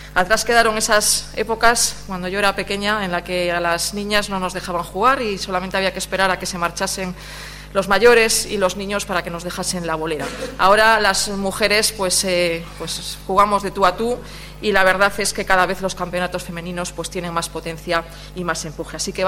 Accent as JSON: {"language": "Spanish", "region": "Cantabria", "country": "Spain", "said": "Yo soy del Valle de Toranzo, del Bajo Pas, y allí pues toda la vida se jugó al bolo palma"}